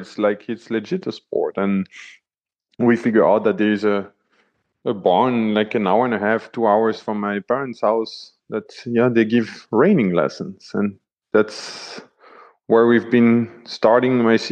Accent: France; now in Belgium; I'm from France, but I'm located in Belgium with my wife

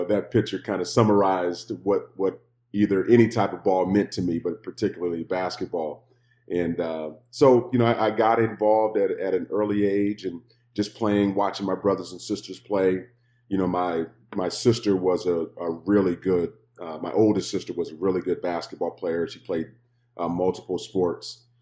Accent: Kansas City, United States; You know, and I'm from Kansas City

